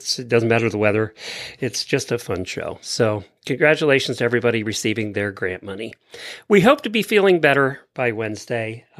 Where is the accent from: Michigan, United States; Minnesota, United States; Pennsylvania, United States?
Pennsylvania, United States; We grew up in Pennsylvania, and Jennifer and I, and we went to the Pennsylvania National Horse Show many, many, many times.